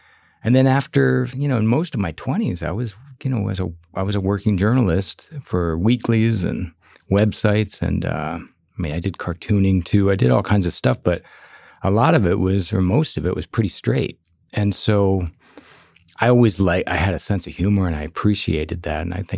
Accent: Chicago, Illinois, United States; when I was growing up in Chicago, we just called it sarcasm

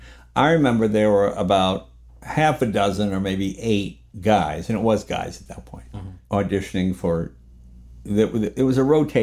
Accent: New England, United States; But growing up in New England, you have a reverence to your elders, for lack of a better word.

